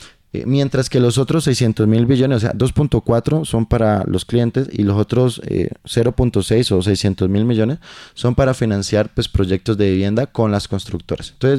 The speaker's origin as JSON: {"language": "Spanish", "country": "Colombia", "said": "los dueños, como es pública, pues somos todos los colombianos"}